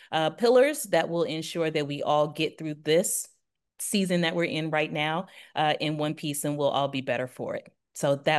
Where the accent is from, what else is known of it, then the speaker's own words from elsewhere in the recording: Virginia Beach, Virginia, United States; and much love to my hometown of the Virginia Beach area. I miss you guys.